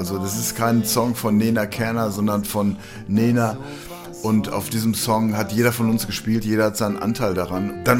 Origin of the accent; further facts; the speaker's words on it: Hagen, North Rhine-Westphalia, Germany; da geht es natürlich um meine Heimat Hagen und um das Ruhrgebiet an sich.